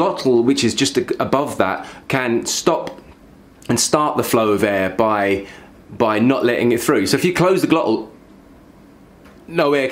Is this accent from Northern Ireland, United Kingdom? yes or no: no; London, United Kingdom; accent: East London; So my natural accent, for example, is from East London.